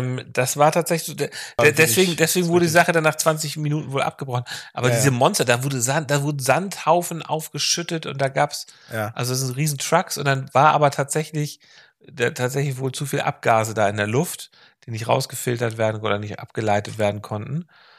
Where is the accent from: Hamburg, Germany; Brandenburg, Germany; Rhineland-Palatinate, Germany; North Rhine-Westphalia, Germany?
Hamburg, Germany; ich komme ja aus Hamburg Süden, fahre mit der S3 rein.